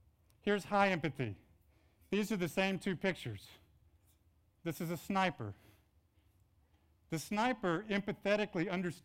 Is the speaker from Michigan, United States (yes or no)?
no; Texas, United States; I'm often assumed to be just a regular Texas guy. And although I grew up in Texas, my world and my views have changed.